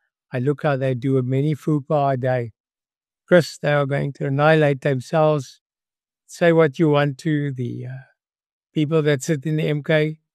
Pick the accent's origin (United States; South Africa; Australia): South Africa; As a human being, as a South African, Mr. Ramaphosa Matamela, can't you see the sign?